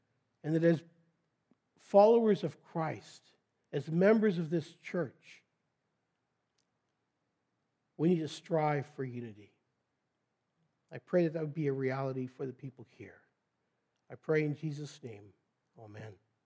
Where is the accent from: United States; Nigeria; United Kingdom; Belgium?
Belgium; also born or lived in Canada; But I used to play soccer because I grew up in Belgium. And that was the only game they knew how to play.